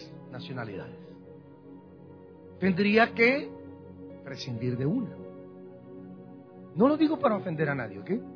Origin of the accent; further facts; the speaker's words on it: Guatemala; born there; además de ser guatemalteco, por nacimiento, porque no puedo perder, por nacimiento soy guatemalteco.